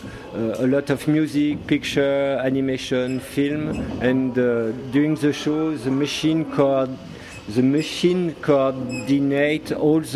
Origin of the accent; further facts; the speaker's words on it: France; English is a second language; now in Berlin, Germany; I'm from France, but I'm living in Berlin.